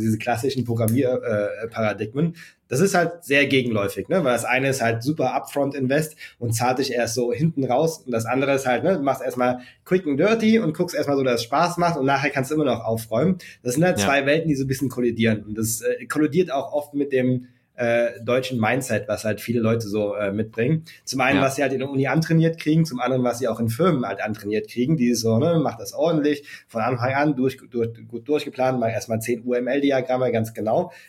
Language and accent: German; Germany; born or raised there